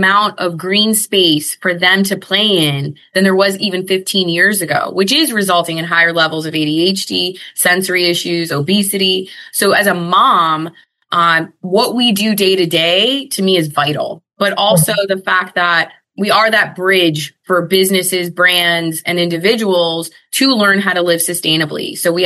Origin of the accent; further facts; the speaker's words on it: New Jersey, United States; also born or lived in Puerto Rico; when I was a kid, I grew up in New Jersey or spent my, you know, summers in Puerto Rico where you're outside.